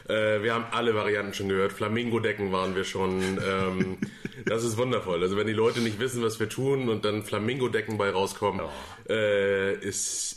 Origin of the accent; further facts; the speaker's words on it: Elmshorn, Schleswig-Holstein, Germany; ich komme hier aus Elmshorn und bin auch eigentlich immer schon Elmshorner jung gewesen, mhm, und hier im Umland eigentlich immer unterwegs gewesen.